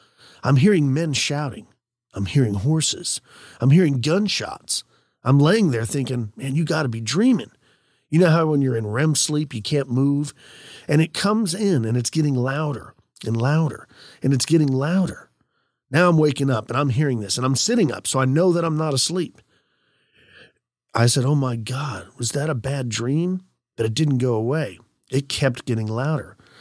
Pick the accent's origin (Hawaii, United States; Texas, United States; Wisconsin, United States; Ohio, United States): Ohio, United States; now in Monterey, United States; I'm from Ohio, and I've lived in Monterey, California now for the last 40 years.